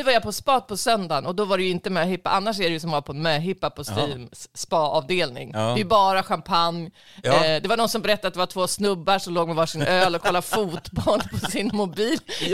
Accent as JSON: {"language": "Swedish", "town": "Västerås", "region": "Västmanland County", "country": "Sweden", "said": "För jag är ju från Västerås. Ja. Så att halva min grundskoleklass kom dit."}